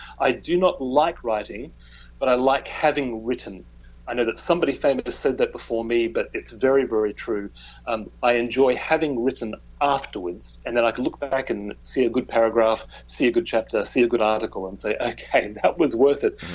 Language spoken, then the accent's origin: English; Sydney, New South Wales, Australia; also born or lived in Brisbane / Perth; I was born in Brisbane. I then had 6 years in Perth. I had 5 years in Sydney. If you were to ask me where is home in Australia, I'd say it's Sydney. And then we moved here in 2011. So I've got both a British passport and an Australian passport.